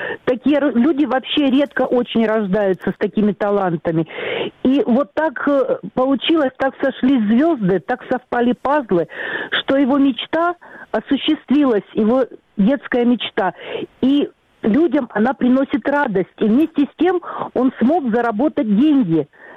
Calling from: Kolomna, Moscow Oblast, Russia; Я звоню из Подмосковья, город Коломна.

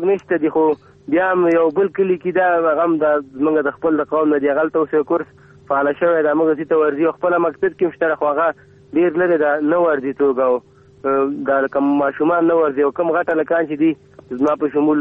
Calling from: Qarabagh, Kabul, Afghanistan; قرباغ نه اړیکه نیولې، کابل د قرباغ.

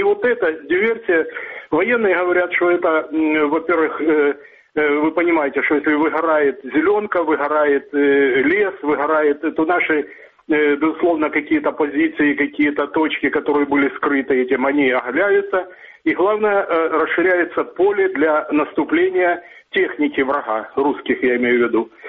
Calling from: Dnipro, Dnipropetrovsk Oblast, Ukraine; город Днепр.

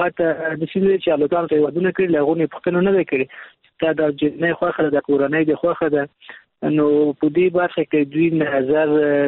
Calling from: Kabul, Afghanistan; د کابل ولایت څخه مې اړیکه نیولې

